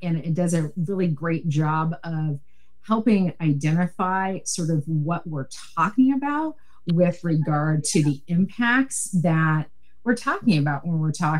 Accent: Gladstone, United States; Liz is from Gladstone. I'm from Gladstone.

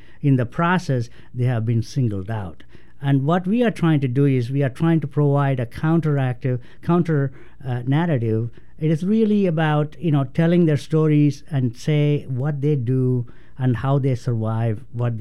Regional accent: India; moved away as an adult; also born or lived in Indiana; now in Portland, United States; I came from India to Indiana to go to graduate school. Since then, I kind of stayed here

